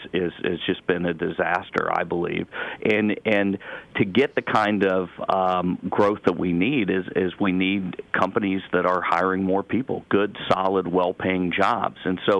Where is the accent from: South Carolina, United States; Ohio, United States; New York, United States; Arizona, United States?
Ohio, United States; Akron; I know that I grew up in Akron, Ohio. My family grew up in Youngstown, very similar demographically to Scranton